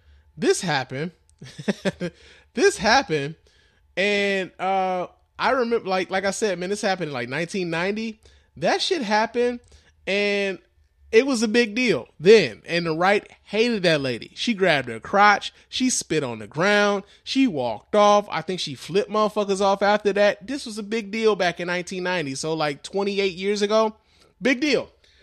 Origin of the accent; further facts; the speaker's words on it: Illinois, United States; You know, their show is based in like Illinois, which is my home state. That's where I was born.